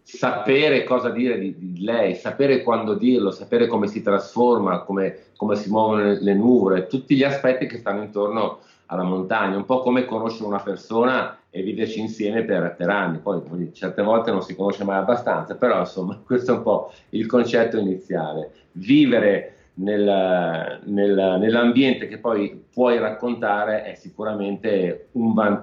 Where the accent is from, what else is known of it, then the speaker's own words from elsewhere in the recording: Legnano, Lombardy, Italy; born there; io in effetti sono nato in Lombardia, sono nato a Legnano